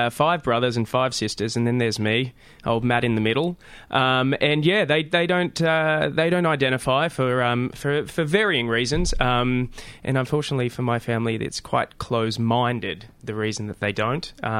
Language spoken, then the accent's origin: English; Wagga Wagga, New South Wales, Australia; I'm a Wiradjuri man from country New South Wales. I grew up predominantly in Wagga Wagga. Means land of many crows, and my family from the Brungle Mission.